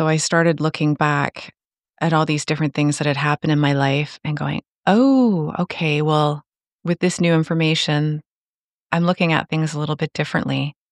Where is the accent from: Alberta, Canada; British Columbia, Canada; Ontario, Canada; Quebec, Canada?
Ontario, Canada; Cornwall; born there; also born or lived in England / Toronto; I was born in Cornwall, Ontario, and lived in England for, a decade, lived in Toronto for another decade, and then in the height of COVID, for some strange reason, we randomly decided to move to Kingston and have been here ever since.